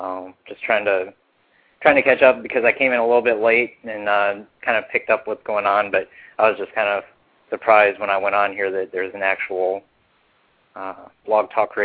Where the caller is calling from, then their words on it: Florida, United States; I'm calling from Florida.